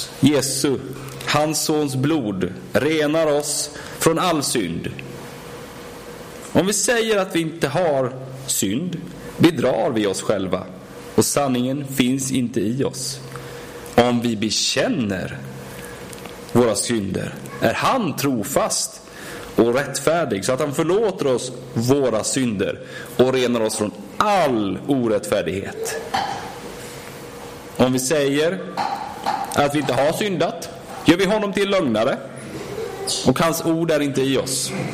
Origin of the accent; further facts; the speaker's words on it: Sweden; Jag bor i Sverige, jag är svensk, jag är del av Sverige.